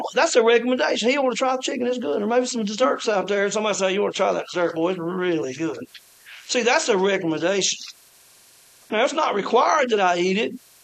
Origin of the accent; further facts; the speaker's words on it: Ragland, Alabama, United States; I was born and raised in Ragland, Alabama. Some of y'all might know where Ragland is.